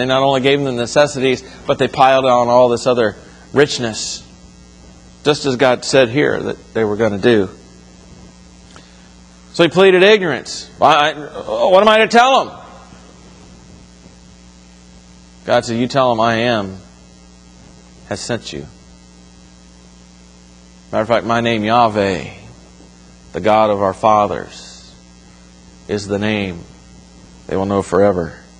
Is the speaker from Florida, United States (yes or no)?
yes; Florida, United States; I'll tell you, I was born and raised in Florida. I've been face to face with big snakes.